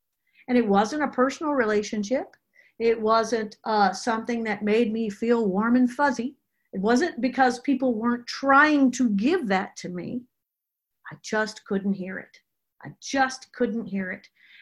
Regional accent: Louisiana, United States; I come from Louisiana. I come from good people. My parents were good people.

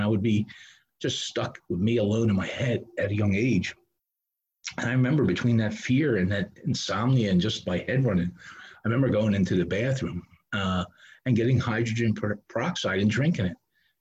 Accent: Philadelphia, Pennsylvania, United States; born there; in childhood, I was born in Philadelphia.

